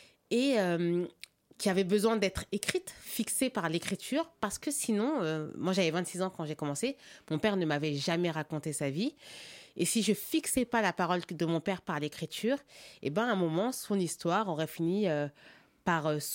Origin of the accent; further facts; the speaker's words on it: Paris, Île-de-France, France; je suis née à Paris, j'ai grandi à Paris dans le 19e. Alors, j'ai fait ma scolarité dans le 19e, puis au lycée, je suis allée dans le 3e, donc dans le centre de Paris, ensuite à la Sorbonne. Donc, j'ai une vie qui est très parisienne.